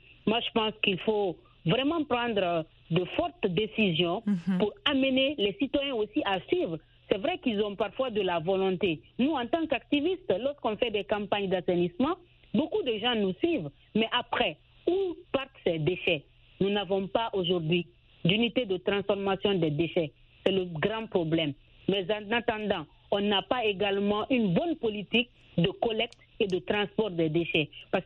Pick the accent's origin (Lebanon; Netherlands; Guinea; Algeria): Guinea; Chez nous, en Guinée, pour s'en débarrasser, on les brûle en plein air.